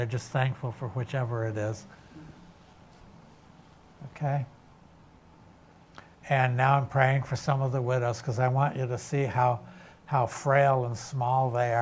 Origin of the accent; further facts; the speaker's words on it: Vermont, United States; I'm from Vermont.